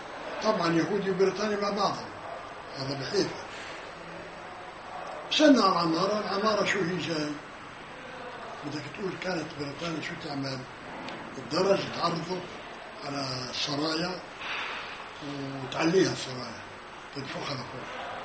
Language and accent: Arabic; Palestine; هو يهودي وأنا فلسطيني مسلم.